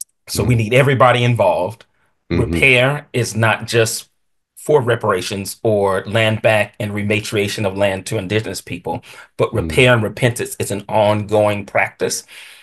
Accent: Atlanta, Georgia, United States; I grew up in Atlanta, Georgia, which is the home of many key organizations from the US civil rights movement in the mid 20th century

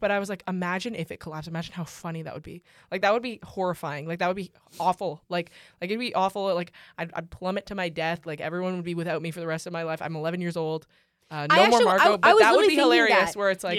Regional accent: New York, United States; well, I'm a New Yorker, so I do.

